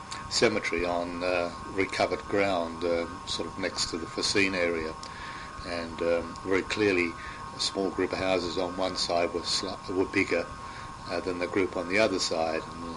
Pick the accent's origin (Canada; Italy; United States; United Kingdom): United Kingdom; England; now in Carnarvon, Australia; Carnarvon, despite we come from England, to avoid the class situation, people in town, I think, were very conscious of our rank in the station to start with.